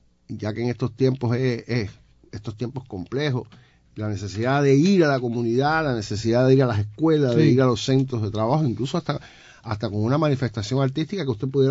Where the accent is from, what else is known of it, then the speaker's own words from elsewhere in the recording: Cuba; ya se sabe cómo somos los cubanos